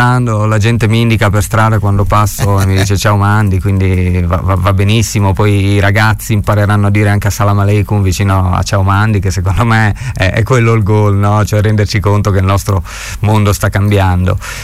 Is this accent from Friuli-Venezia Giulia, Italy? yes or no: yes; Friuli-Venezia Giulia, Italy; io non ho mai voluto fare l'elegia dell'essere friulani o dell'essere carnici. non mi è mai importato. Io amo la mia terra, amo la mia gente